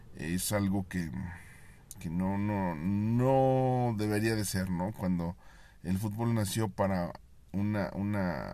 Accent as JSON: {"language": "Spanish", "country": "Mexico", "said": "o son muy buenos los mexicanos, los compatriotas"}